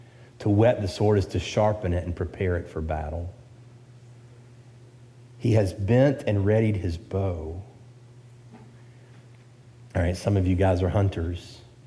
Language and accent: English; the South, United States; accent: southern; When I was in high school, I spent a year in Pennsylvania, and with my southern accent, I stood out in Pennsylvania. So people knew I wasn't from local